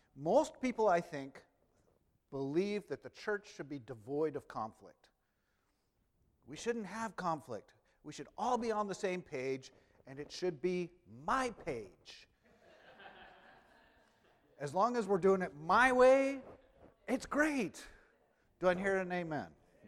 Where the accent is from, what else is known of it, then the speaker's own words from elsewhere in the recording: Los Gatos, California, United States; I was went up to Los Gatos, my hometown, for our Hispanic members, Los Gatos.